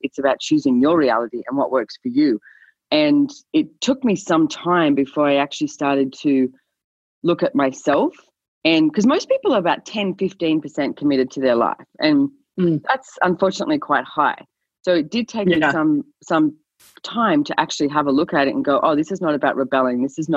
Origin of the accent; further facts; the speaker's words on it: Sydney, New South Wales, Australia; I was more frustrated, like, growing up in Sydney